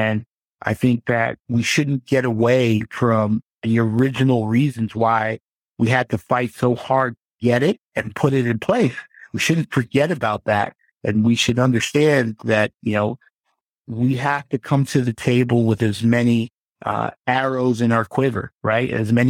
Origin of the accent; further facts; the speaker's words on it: Ghana; also born or lived in United States; So I'm originally from Ghana in West Africa. That is, I was born in America. But my folks were from there, and from an early age, I was living there, growing up there and being here.